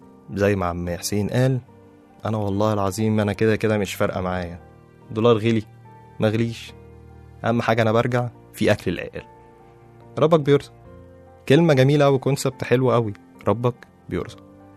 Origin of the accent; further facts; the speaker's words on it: Egypt; أنا عن نفسي كواحد مصري بيلعب كورة خايف